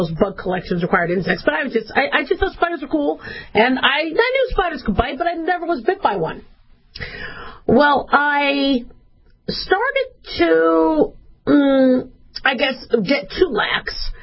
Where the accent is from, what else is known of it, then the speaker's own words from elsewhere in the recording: Arizona, United States; So I grew up in Arizona. So we had scorpions.